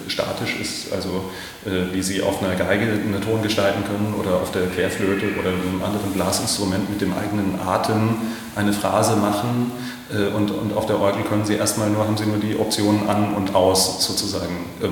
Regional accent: Bavaria, Germany; ich bin so ein bisschen im ländlichen Raum aufgewachsen in Franken

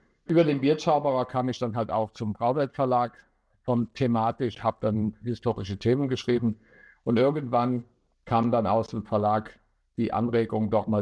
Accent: Bitburg, Rhineland-Palatinate, Germany; Ich komme ja aus der Bierstadt Bitburg, und wenn man da im Schatten einer Brauerei aufwächst, dann ist der Bezug zur Brauerei schon eigentlich sehr früh gelegt.

